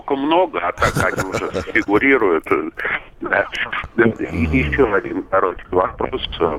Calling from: Podolsk, Moscow Oblast, Russia

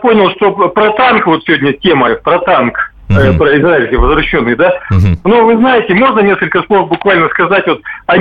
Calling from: Chaykovsky, Perm Krai, Russia; город Чайковский, Пермский край.

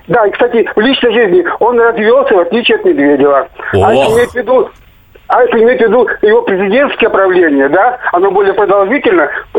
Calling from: Vologda, Vologda Oblast, Russia; Желаю доброго вечера, Вологда.

